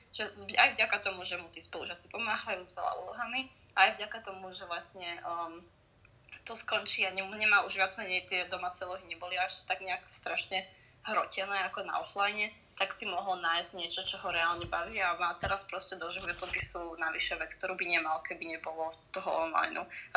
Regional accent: Kukučínov, Nitra Region, Slovakia; ja som pôvodom z Kukučinova, kde som žila, to je pri Leviciach, a potom som išla na strednú do Bystrice

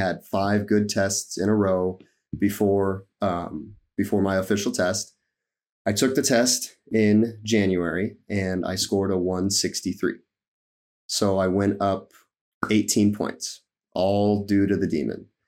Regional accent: Nebraska, United States; And I'm from Nebraska. And so I applied to University of Nebraska-Lincoln and Creighton, which is in Omaha.

